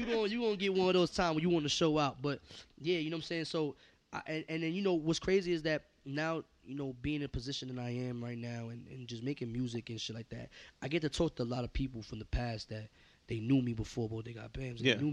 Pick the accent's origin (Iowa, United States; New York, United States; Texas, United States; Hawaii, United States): New York, United States; New York City; Nah, I was born and raised on the Upper East Side, Spanish Harlem.